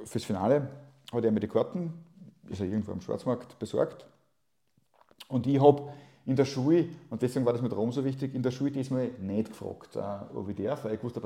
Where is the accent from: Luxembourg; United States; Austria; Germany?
Austria; ich bin aus Österreich und so ein Liverpool-Fan